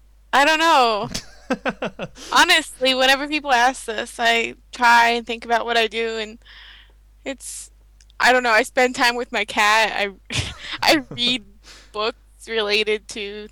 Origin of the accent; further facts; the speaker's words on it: Virginia, United States; born there; Well, I actually was born on the East Coast. I was born in Virginia.